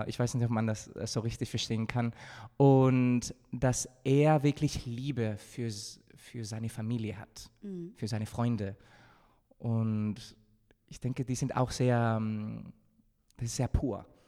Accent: Spain; Und ich bin auch Spanier, also ich mag meine Siesta.

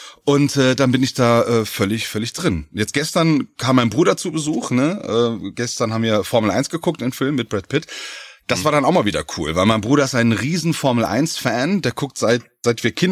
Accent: Hameln, Lower Saxony, Germany; Ich komme aus Hameln gebürtig, ja, eine kleine Stadt in Niedersachsen bei Hannover.

